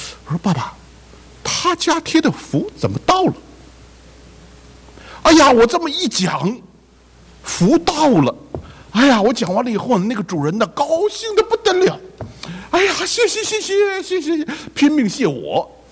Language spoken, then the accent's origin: Chinese; China; now in United States; 我记得小的时候呢，我们中国人呢就特别到过年的时候讲究很多礼节的，好，尤其呢少年人哈，这个家长要带着少年人呢去到这个亲戚朋友家干什么？拜年。好，在美国就很少了哈，所以我的小孩都不大懂得什么叫做拜年。